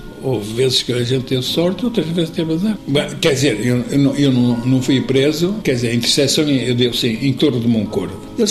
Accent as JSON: {"language": "Portuguese", "region": "North", "country": "Portugal", "said": "Meu pai era caçador lá na minha terra, sou lá do norte, eram tudo caçadores"}